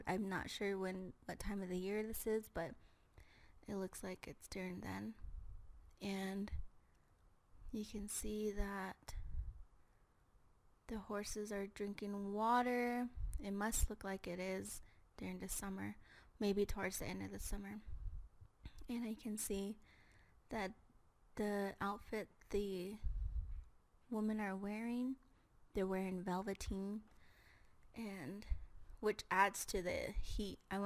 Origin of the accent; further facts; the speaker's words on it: Round Rock, Arizona, United States; also born or lived in Tuba City; I'm originally from Tuba City, but I grew up in Round Rock, Arizona.